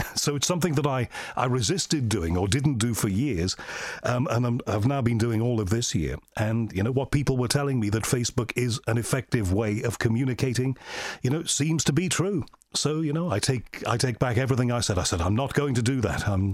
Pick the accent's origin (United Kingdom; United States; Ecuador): United Kingdom; speaking as one Brit to another Brit, why did you leave us?